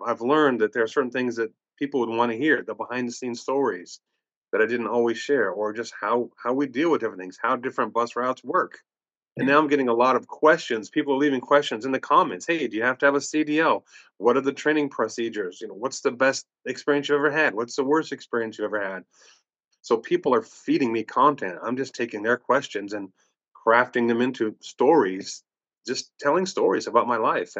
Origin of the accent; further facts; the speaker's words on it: California, United States; now in Oregon, United States; I'm from California originally, Disneyland kid, you know.